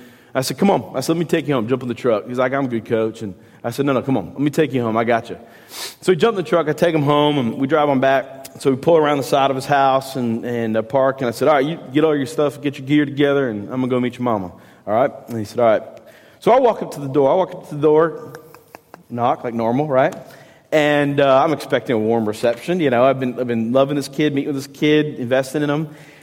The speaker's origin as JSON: {"language": "English", "region": "Florida", "country": "United States", "tie": "born or raised there", "said": "I was one of those kids. I was raised in South Florida. I wasn't raised in the church. I was raised a hellion."}